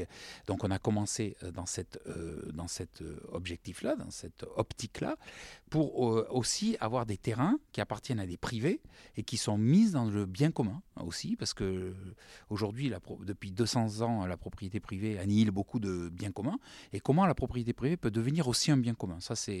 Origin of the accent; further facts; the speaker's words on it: Sainte-Foy-la-Grande, Nouvelle-Aquitaine, France; born there; je suis foyen aussi, donc je suis né à Sainte-Foy-la-Grande.